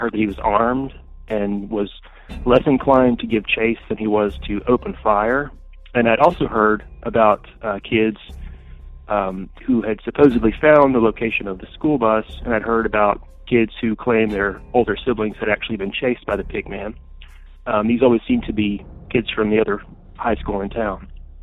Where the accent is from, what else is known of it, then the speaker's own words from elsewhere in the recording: Georgia, United States; I'm calling to relate what I know about my hometown legend. I grew up in a small town in Georgia, just west of Atlanta